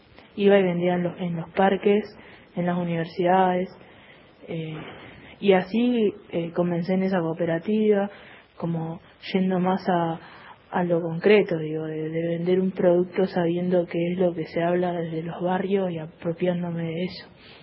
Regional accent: Buenos Aires, Argentina; Soy de Villa Soldati, en barrio Fátima. El simple hecho de vivir y tener un domicilio en una villa ya te acondiciona a qué trabajo, y directamente la dirección a qué no trabajo, ¿no?

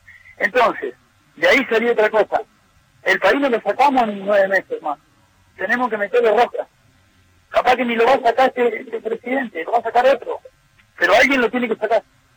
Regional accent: Argentina; yo no soy del PRO, soy de Argentina, hermano.

